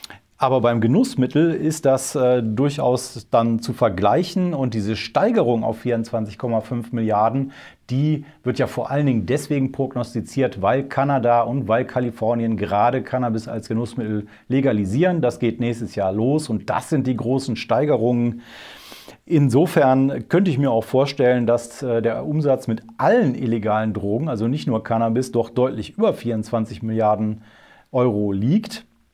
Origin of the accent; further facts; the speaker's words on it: Remscheid, North Rhine-Westphalia, Germany; Ich komme ja selber aus Remscheid